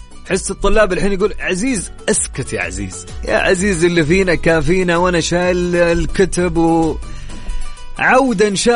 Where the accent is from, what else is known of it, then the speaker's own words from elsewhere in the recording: Riyadh, Riyadh Province, Saudi Arabia; الأجواء عندنا في الرياض يا جماعة نسمة الهواء حارة فعليا